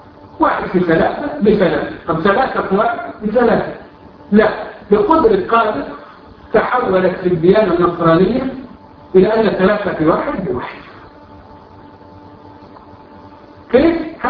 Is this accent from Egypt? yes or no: yes; Egypt; أنبا شنودة عندنا في مصر